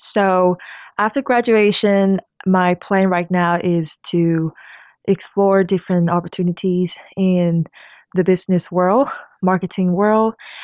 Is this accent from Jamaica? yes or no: no; Hanoi, Vietnam; now in Cincinnati, United States; yes, correct. That's my hometown, Hanoi, Vietnam.